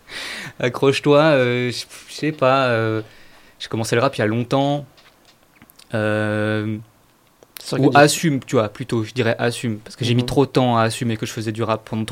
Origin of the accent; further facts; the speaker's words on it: Auvergne-Rhône-Alpes, France; c'est un morceau qui parle de là d'où je viens d'une petite ville au fin fond de la Haute-Savoie, dans une vallée très polluée et très industrielle.